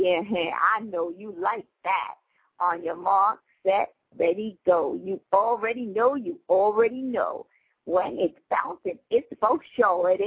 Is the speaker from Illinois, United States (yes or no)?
no; New York, United States; I ain't no Southern Belle. I'm from New York and I'll do it.